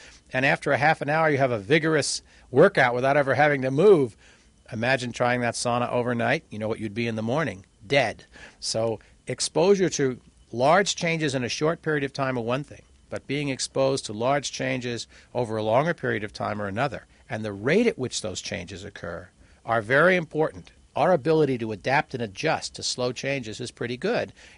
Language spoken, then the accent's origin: English; Long Island, New York, United States; And I grew up on Long Island, and the South Shore of Long Island is a wash, sandy beach, and the North Shore is rolling hills